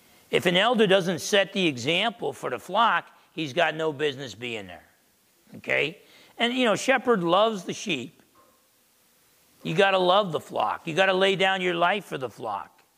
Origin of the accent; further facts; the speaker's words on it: New Jersey, United States; Growing up in New Jersey, I didn't think that was a good idea.